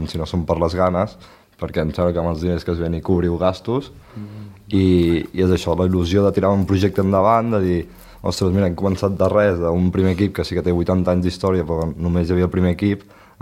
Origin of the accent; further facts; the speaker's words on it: La Batllòria, Catalonia, Spain; tenim un parc natural aquí al peu de la Batllòria que és molt maco